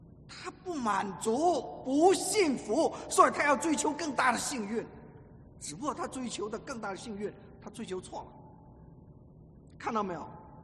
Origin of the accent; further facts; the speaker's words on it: China; 我们中国人都是要讲义气，对不对啊？